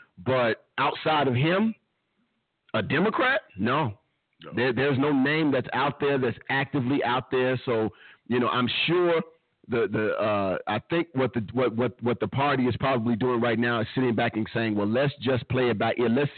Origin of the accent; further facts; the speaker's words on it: Chicago, Illinois, United States; You know I'm from Chicago. You know I'm from Chicago, and you still saying Marshall Field.